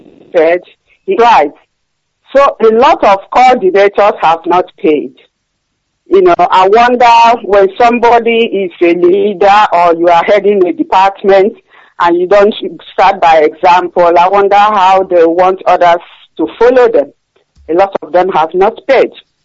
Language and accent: English; Arochukwu, Abia, Nigeria; now in Germany; I'm from Achara Ihe Chiowa in Arochukwu, but I reside in Germany.